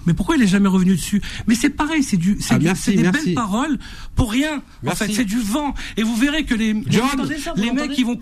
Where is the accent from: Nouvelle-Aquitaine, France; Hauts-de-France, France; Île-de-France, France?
Hauts-de-France, France; j'ai des agriculteurs à côté de chez moi, je viens de l'Oise